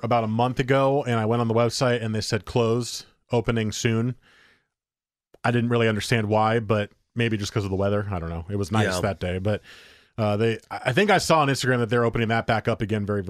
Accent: Beaverton, Oregon, United States; because I was from Beaverton and it was years before I kind of got into the beer scene

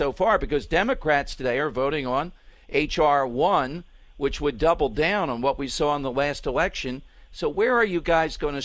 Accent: Philadelphia, Pennsylvania, United States; I'm from Philadelphia, born and bred, South Philadelphia

